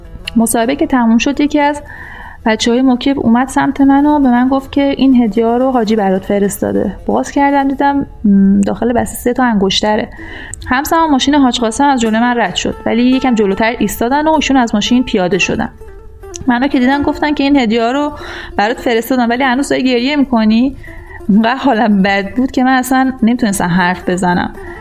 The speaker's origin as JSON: {"language": "Persian", "town": "Abadan", "region": "Khuzestan", "country": "Iran", "said": "حالا از اونجایی که خودم آبادانی هستم و احساس مسئولیت میکردم"}